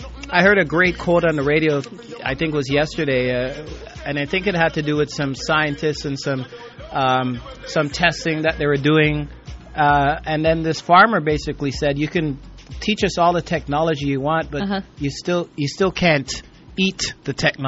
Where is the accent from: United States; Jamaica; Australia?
Jamaica; I mean, I grew up liking that in Jamaica when I was eating chicken for the first time.